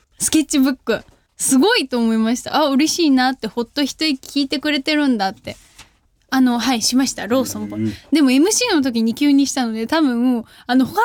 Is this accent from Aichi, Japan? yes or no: no; Hyogo, Japan; 私実は兵庫県出身なので、神戸でライブできるのがとっても嬉しいんですよ。